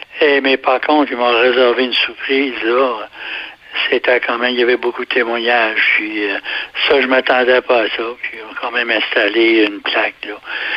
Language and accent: French; Gaspé, Quebec, Canada; C'est que j'ai passé ma vie, disons, à Gaspé. Je suis né à Gaspé. Et j'ai toujours demeuré ici.